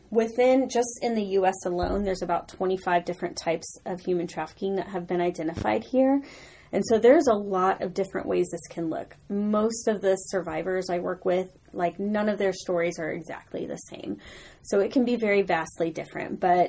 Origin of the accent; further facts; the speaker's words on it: San Antonio, Texas, United States; I'm from San Antonio, Texas, and I got into human trafficking work when I was down there